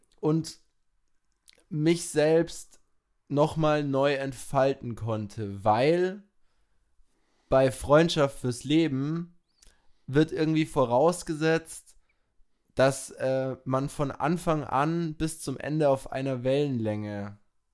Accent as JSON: {"language": "German", "town": "Regensburg", "region": "Bavaria", "country": "Germany", "said": "Man kannte mich auch da, wo ich herkomme"}